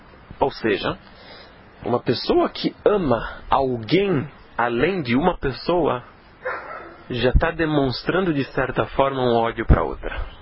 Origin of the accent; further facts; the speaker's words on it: Brazil; Eu sou brasileiro.